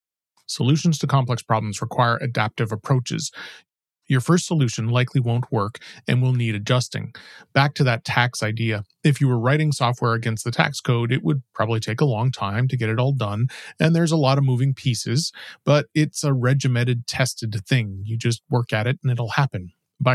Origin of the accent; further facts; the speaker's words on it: Toronto, Ontario, Canada; My hometown of Toronto was one of the hosts of the World Cup this year.